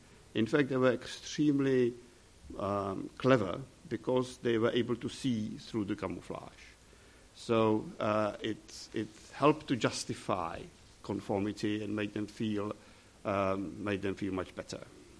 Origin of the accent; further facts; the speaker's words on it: England, United Kingdom; born there; because I was born in England and spent 20 years in the UK.